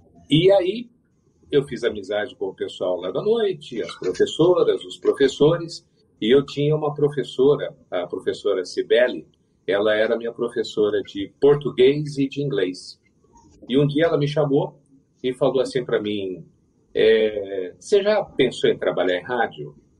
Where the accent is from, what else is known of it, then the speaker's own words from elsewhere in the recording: Araras, São Paulo, Brazil; Como eu morava lá em Araras e fui criado lá